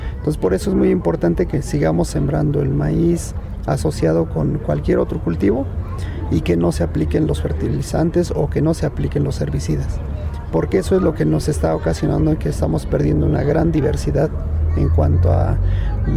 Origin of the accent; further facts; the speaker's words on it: Álvaro Obregón, Tlaxcala, Mexico; yo soy de Álvaro Obregón, del municipio de Españita, Tlaxcala.